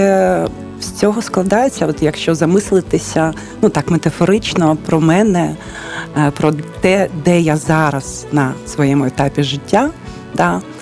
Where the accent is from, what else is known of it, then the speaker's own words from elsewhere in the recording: Kyiv, Ukraine; Я народилася в Києві і все своє життя проживала в Києві.